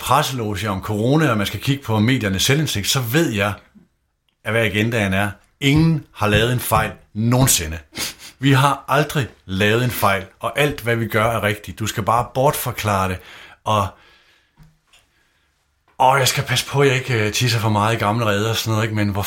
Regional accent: Nørre Sundby, North Denmark Region, Denmark; Jeg startede som avisbud hjemme i Nørre Sundby

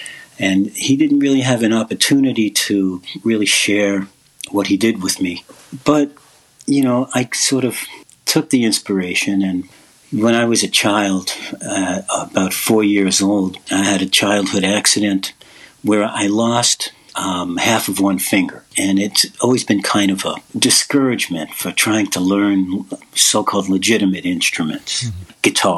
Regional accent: Bronx, New York, United States; moved away as an adult; now in Boston, United States; Yeah, that's correct. I'm from New York, grew up in the Bronx. Oh, I left the Bronx at about age 19 and came to Boston, and I pretty much stayed here since

